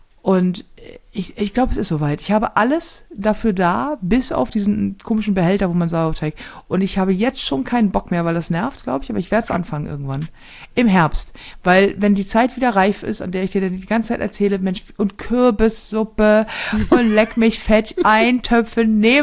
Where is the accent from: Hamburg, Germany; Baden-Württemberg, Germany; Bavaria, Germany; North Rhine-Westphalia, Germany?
Hamburg, Germany; und das sage ich als Hamburger nur sehr ungerne